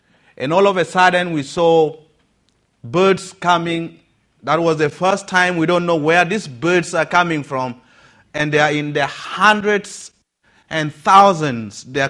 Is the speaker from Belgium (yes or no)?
no; South Sudan; moved away as an adult; And so I'm born and raised in South Sudan. I grew up in the family of not a Christian.